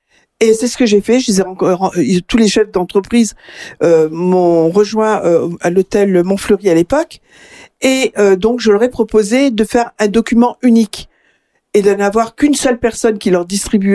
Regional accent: Grand Est, France; Ben voilà, on va parler de la Lorraine. Je venais de la Lorraine.

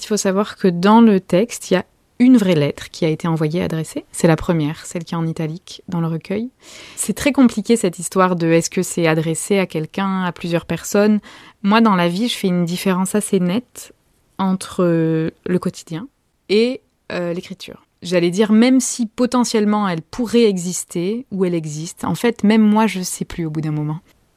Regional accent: France; born there; moi je suis née en France à l'époque dans laquelle je suis née.

